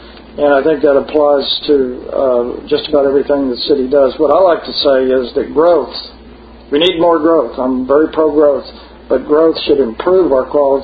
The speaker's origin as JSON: {"language": "English", "town": "Houston", "region": "Texas", "country": "United States", "tie": "born or raised there", "said": "First of all, Houston's my hometown. I've always had great aspirations for the city. My family largely is here."}